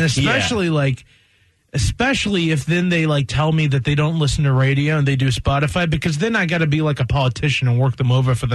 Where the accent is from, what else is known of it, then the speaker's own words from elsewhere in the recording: the South, United States; and I'm from the South